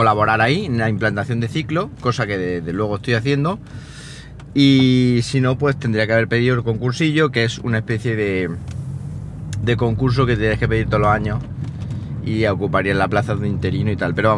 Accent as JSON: {"language": "Spanish", "town": "Jaén", "region": "Andalusia", "country": "Spain", "said": "me pueda venir aquí a mi tierra, a Jaén"}